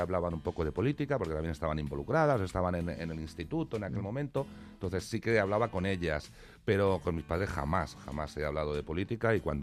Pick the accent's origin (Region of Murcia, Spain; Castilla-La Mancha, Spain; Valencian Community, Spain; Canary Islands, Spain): Castilla-La Mancha, Spain; Ciudad Real; yo y toda mi familia provenimos de La Mancha. Somos manchegos, nací en Ciudad Real. Y toda mi familia es también de un pueblecito llamado Aimiel, y yo nací en Ciudad Real capital.